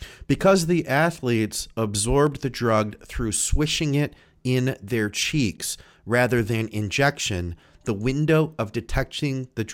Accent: Ireland; Yes, I am Irish, although I'm not involved.

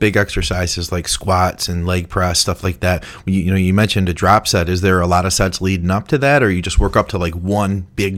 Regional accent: Michigan, United States; obviously we're both from Michigan

